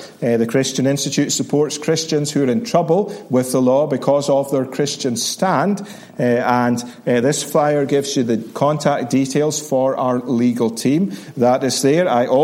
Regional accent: Scotland, United Kingdom; born there; now in Northern Ireland; I'm a Scotsman by birth, but all of the literature is free.

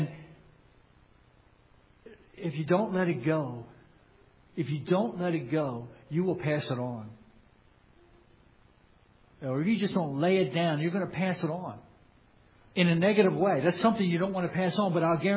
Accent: Delaware, United States; For you that don't know, I grew up in Delaware, so I know it well.

